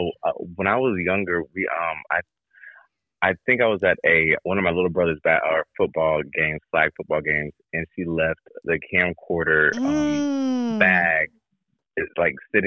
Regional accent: Sebring, Florida, United States; also born or lived in Lake Wales; But I'm from Sebring, you know, that's where I've always lived, my family lives, born and raised. Sebring, Florida.

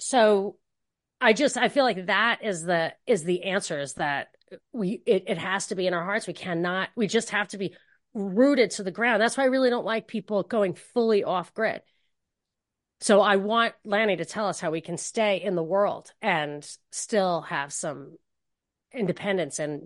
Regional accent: New York, United States; also born or lived in Texas; I didn't know anyone who thought that way, because I was from New York, which is super Democrat. And but then this radio station was in Atlanta. I'd lived in Texas

